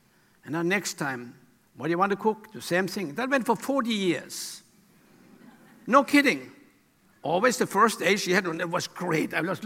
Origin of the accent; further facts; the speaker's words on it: United States; moved away as an adult; Of course, I'm here since 1964. I mean, I'm American.